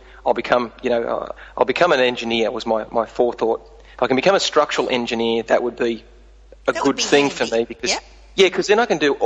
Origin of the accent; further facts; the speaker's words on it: Brisbane, Queensland, Australia; I grew up in Brisbane with my folks, and at about 16 years old, really came to the conclusion that school wasn't a good match for me at that time.